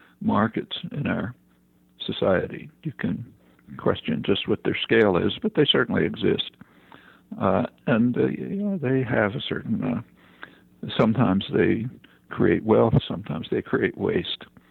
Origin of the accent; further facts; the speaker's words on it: United States; I grew up in the United States, but through childhood and actually through my college and graduate student years, I saw plenty of it.